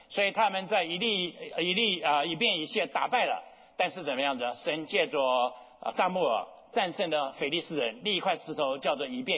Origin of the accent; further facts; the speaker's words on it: China; 亲爱的弟兄姐妹们，今天我们中国人为中国人愿意摆上的到底有多少